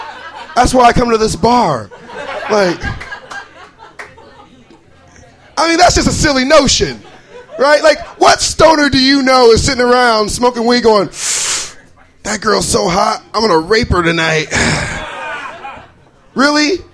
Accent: Boise, Idaho, United States; moved away as an adult; I moved out here in 2007 because my buddy Chris McConnell, who I grew up with in Boise, lived out here. And I was like, I need to get the hell out of Boise.

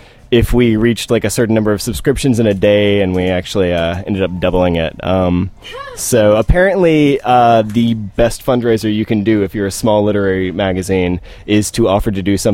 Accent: Raleigh, North Carolina, United States; I am from North Carolina, Raleigh, North Carolina.

